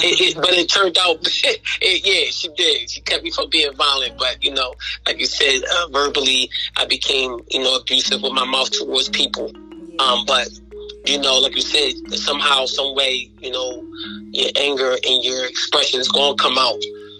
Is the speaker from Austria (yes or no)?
no; Sicklerville, New Jersey, United States; also born or lived in Philadelphia; Well, I come from North Philadelphia, a small portion of it called Nicetown. However, I was raised, I was there about to the age of 8 through 10, and then I was raised in South Jersey, a small town called Sicklerville, New Jersey.